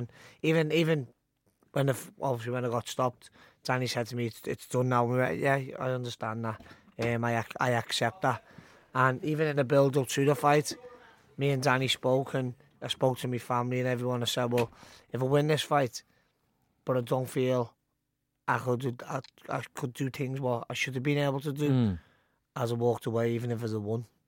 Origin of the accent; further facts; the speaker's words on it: Liverpool, North West England, United Kingdom; I'm a Scouser fighting in London, getting this reception.